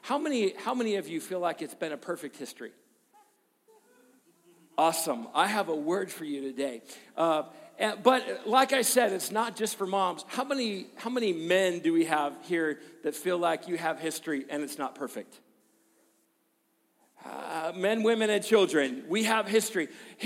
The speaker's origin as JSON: {"language": "English", "region": "Pacific Northwest", "country": "United States", "said": "even though I'm not from the South. I'm from the Northwest."}